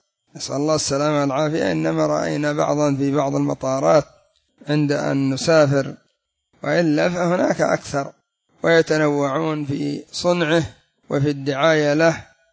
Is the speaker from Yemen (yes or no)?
yes; Yemen; مثل عندنا في اليمن: كلنا يمن موبايل.